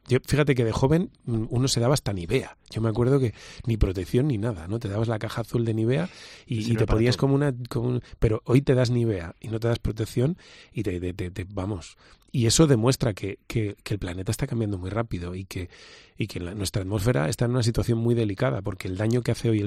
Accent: Valladolid, Castile and León, Spain; de mi niñez en Valladolid

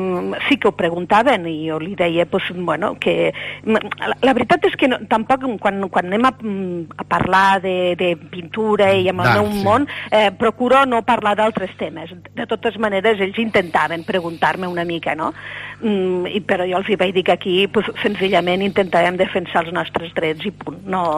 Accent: Lleida, Catalonia, Spain; born there; A Lleida.

